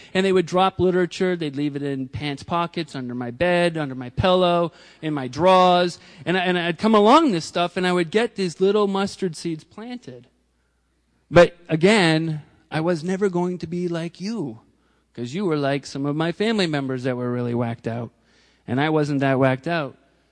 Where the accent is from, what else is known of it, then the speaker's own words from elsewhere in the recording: Bangor, Maine, United States; I grew up in Bangor, Maine. That's B-A-N-G-O-R. And yeah, and we talk this way, a little bit funny from you Manhattaners, okay?